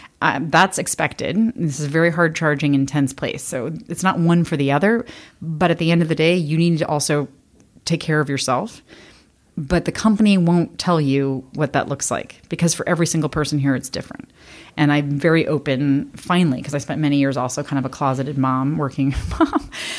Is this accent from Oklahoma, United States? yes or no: no; Washington, District of Columbia, United States; I grew up in Washington, D.C. My parents grew up in D.C. Their parents, for the most part, grew up there as well.